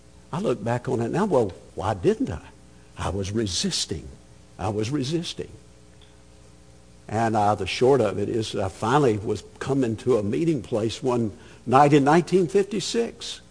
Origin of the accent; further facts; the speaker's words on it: Bible Belt, United States; I grew up in the Bible Belt, and I grew up in a culture where, I guess before I became a Christian, I probably sat through just about as many invitations as anybody.